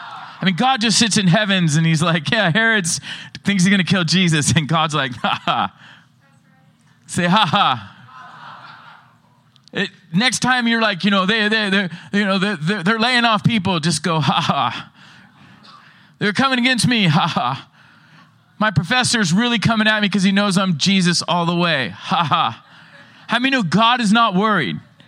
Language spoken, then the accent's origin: English; Oceanside, California, United States; I was raised in Oceanside.